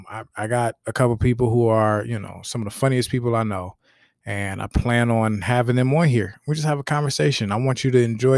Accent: Cleveland, Ohio, United States; I'm from Cleveland, and I want people to hear Cleveland speak instead of Cleveland speaking to the world.

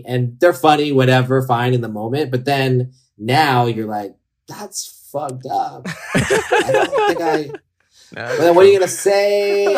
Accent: California, United States; But I think I grew up in an environment, growing up in the Bay Area was also a huge blessing because everyone around me was changing the world.

